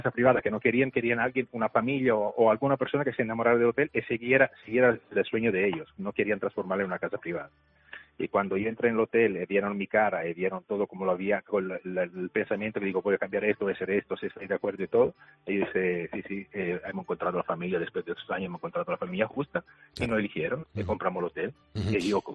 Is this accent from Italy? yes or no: yes; Italy; Spanish is a second language; moved away as an adult; now in Canary Islands, Spain; Yo soy joyero, vengo de Italia, soy joyero. Uh-huh. Vengo de Canarias